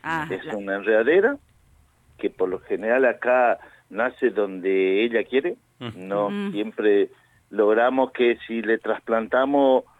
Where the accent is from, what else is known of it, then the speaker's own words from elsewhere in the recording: Corrientes, Argentina; yo soy correntino